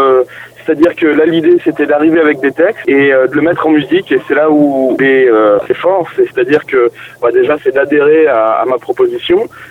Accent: France; parce que c'est en anglais et que on est français, donc la barrière de la langue peut être un handicap

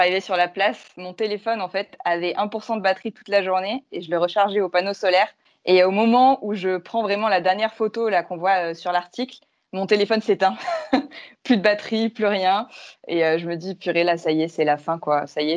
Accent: France; now in Spain; Enfin, je ne me rendais pas compte en tant que Française

